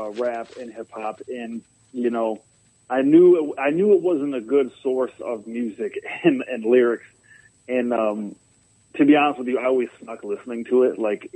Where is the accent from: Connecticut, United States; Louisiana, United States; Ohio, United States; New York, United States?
Ohio, United States; Toledo; I am from Toledo, Ohio, and I'm a Christian rapper.